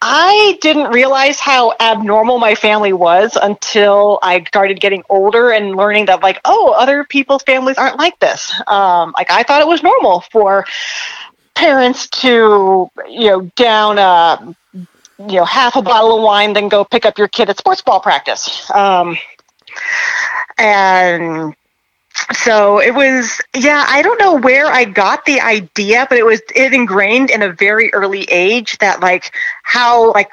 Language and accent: English; California, United States; also born or lived in Oregon; No, I grew up in the Northern Bay Area in California. And then I went to Oregon for undergrad and master's degree